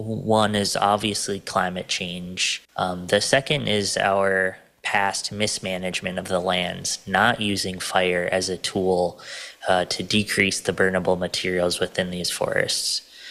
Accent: Wisconsin, United States; I come from the Red Cliff Band of Lake Superior, Chippewa.

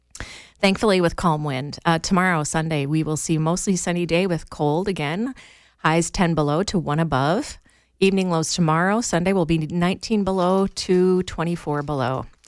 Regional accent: Baxter, Minnesota, United States; Let's take a look at Baxter, which is really my hometown. Grew up in Baxter on White Sand Lake, 11 below as well.

